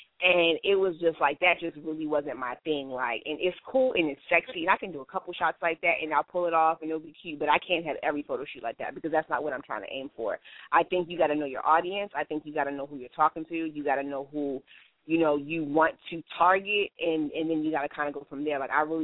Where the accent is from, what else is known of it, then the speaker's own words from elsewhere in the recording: Maryland, United States; growing up and me being Haitian, like, I grew up in Maryland. So Maryland is, like, really a diverse type of state.